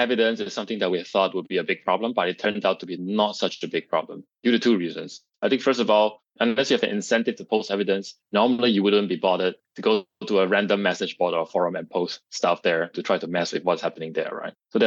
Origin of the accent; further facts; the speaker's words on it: Singapore; born there; moved away as an adult; also born or lived in Delft, Netherlands / Utrecht, Netherlands / Amsterdam, Netherlands; I'm Singaporean. I was born in Singapore, but I actually lived in the Netherlands for 11 years. I went there to study, lived in Delft, lived in Utrecht and Amsterdam.